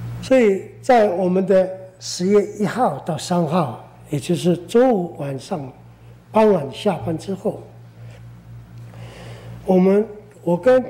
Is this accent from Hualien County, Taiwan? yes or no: yes; Hualien County, Taiwan; 本来是从台北经过宜兰到石化公路，到了将近家乡，出了崇德隧道，